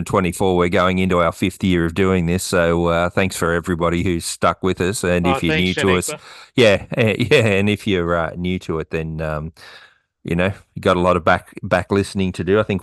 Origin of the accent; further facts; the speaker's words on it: Tasmania, Australia; our biggest number of downloads seems to come from my home state now, Tasmania.